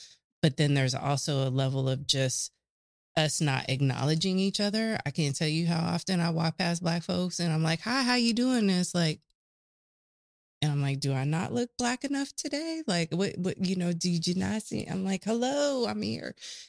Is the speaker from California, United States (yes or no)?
yes; Oakland, California, United States; now in Portland, United States; New York, I taught in the Bronx, I grew up in Oakland, I remember Portland in the 80s